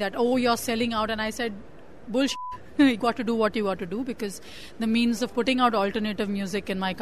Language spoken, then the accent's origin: English; India; I'm an artist from India.